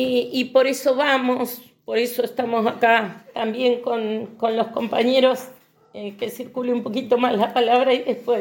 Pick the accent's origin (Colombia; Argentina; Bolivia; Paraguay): Argentina; Chubut; Nosotros también, como gente de acá, hemos acompañado a Río Negro donde no nos permiten porque somos de Chubut.